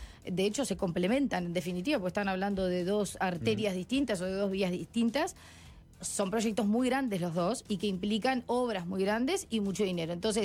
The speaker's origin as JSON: {"language": "Spanish", "region": "Montevideo", "country": "Uruguay", "said": "nosotros, como montevideanos, debemos embanderarnos en pedirle al gobierno nacional"}